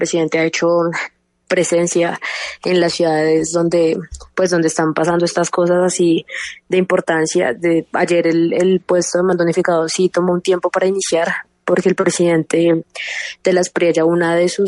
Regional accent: Colombia; por supuesto pues como colombiana no me queda más que desearle a este gobierno

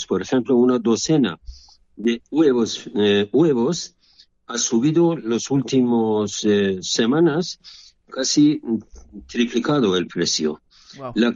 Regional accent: Iran; now in Mexico; muy preocupado por lo que está ocurriendo en mi país.

